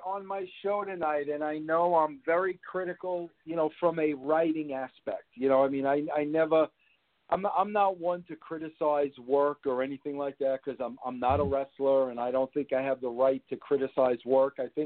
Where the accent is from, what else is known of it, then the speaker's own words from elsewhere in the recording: New York City, New York, United States; born there; And hey, bro, I was born in Brooklyn.